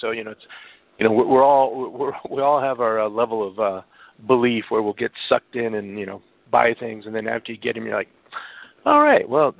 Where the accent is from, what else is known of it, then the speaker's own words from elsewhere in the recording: Colorado, United States; when I was a kid growing up in Colorado, for us, we didn't know what the concept of car camping was.